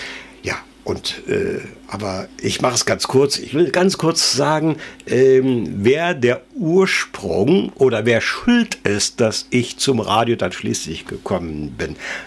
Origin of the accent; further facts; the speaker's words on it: North Rhine-Westphalia, Germany; Ich bin in der Nordeifel groß geworden.